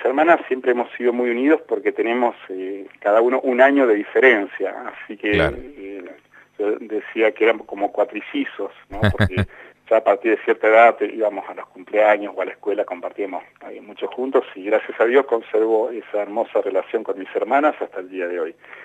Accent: Paraná, Entre Ríos, Argentina; born there; Bueno, yo nací en la ciudad de Paraná.

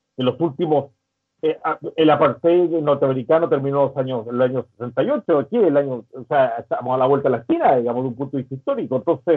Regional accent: Chile; Yo vengo, soy chileno

